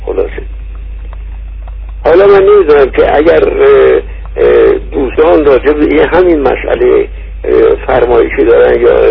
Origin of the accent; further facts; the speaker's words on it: Tehran, Tehran Province, Iran; من در تهران متولد شدم و در تهران هم بزرگ شدم.